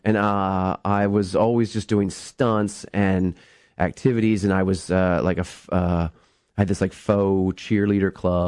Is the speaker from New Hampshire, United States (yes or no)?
no; Pennsylvania, United States; In central Pennsylvania, mm-hmm. South Central PA.